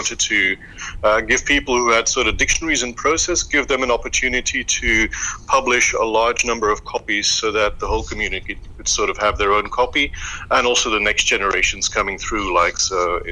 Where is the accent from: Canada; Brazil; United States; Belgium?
Belgium; Flanders; first language Dutch; English is a second language; So I'm Flemish. My native language is Dutch.